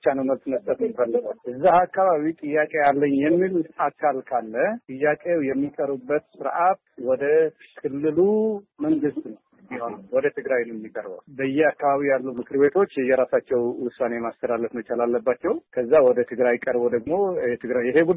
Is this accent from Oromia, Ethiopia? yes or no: no; Tigray, Ethiopia; እኔም የራያ ተወላጅ ነኝ። ራያ አዘው ልጅ ነኝ።